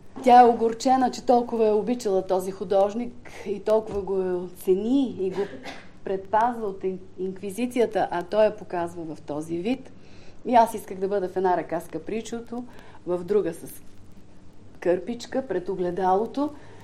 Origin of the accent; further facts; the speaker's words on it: Sofia, Sofia City, Bulgaria; born there; Родила съм се в София на 10 февруари. В събота.